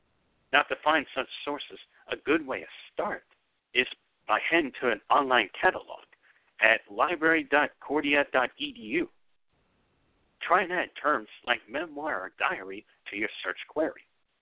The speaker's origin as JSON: {"language": "English", "region": "Texas", "country": "United States", "tie": "born there", "said": "I was born in Texas on January 14th, 1992. I consider that a good old state of Texas."}